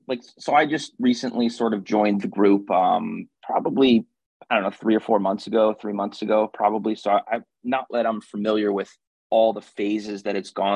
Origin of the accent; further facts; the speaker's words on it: New England, United States; I'm from the New England area, so I'm not familiar with the circumstance that her son is unfortunately involved in.